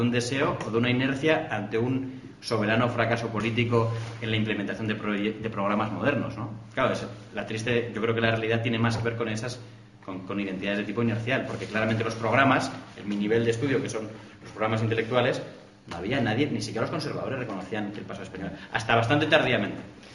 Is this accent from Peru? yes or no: yes; Peru; Lo que pasa es que yo, como peruano, renuncio a la prosperidad a cambio de la integridad religiosa o de la unidad religiosa del país.